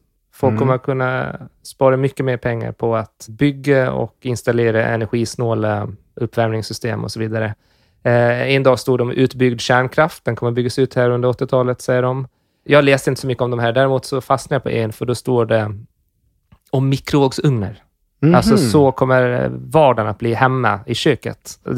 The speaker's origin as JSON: {"language": "Swedish", "region": "Gotland", "country": "Sweden", "said": "på Gotland där jag kommer ifrån heller"}